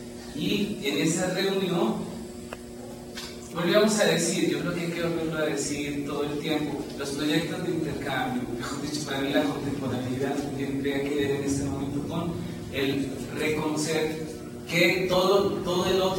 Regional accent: Colombia; now in France; yo soy autor colombiano, estoy traduciendo todo en Francia.

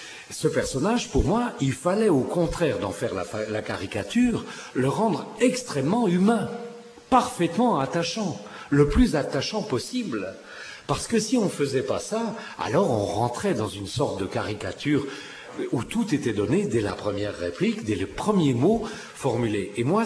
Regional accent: Switzerland; Oui, moi je suis suisse, je vis en Suisse.

